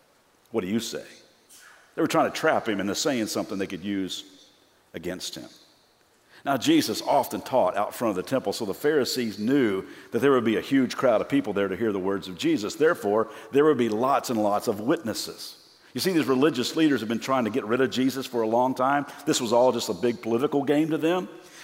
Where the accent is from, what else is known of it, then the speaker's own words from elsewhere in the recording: Kentucky, United States; I'm from Kentucky. That's where I'm from. That's why I might talk a little funny, but that's where I'm from.